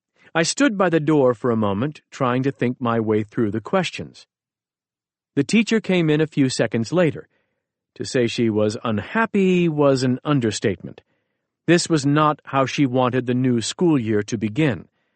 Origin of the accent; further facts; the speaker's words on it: Beit Hanan, Central District, Israel; I grew up in Israel on our family's farm in Beit Hanan, a village about 15 miles south of Tel Aviv.